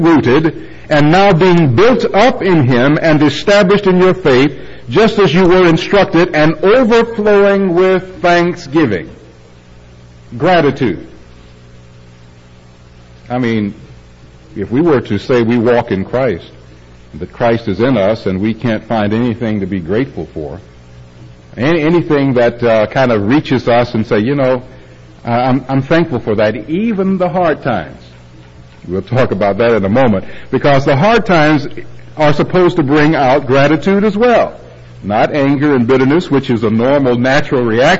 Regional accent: Detroit, Michigan, United States; growing up in Detroit, there were two games on in the Pro League, in NFL. The Detroit Lions would play the Green Bay Packers

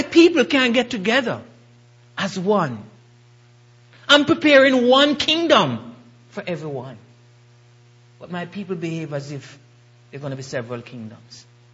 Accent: Jamaica; originally I'm from Jamaica. So we have a saying back home.

